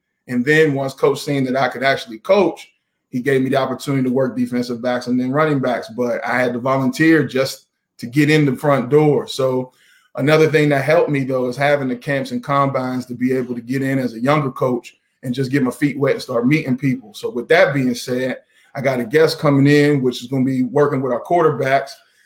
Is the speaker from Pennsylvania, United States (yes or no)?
yes; Pittsburgh, Pennsylvania, United States; And then I'm from Pittsburgh. I've done a lot of different camps in Pittsburgh with the FBU.